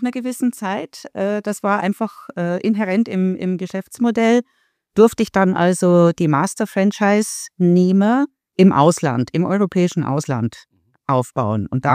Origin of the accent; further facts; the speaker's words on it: Munich, Bavaria, Germany; born there; ich bin geborene Münchnerin und bin gern in München und bin also in ganz Deutschland, eigentlich Europa unterwegs.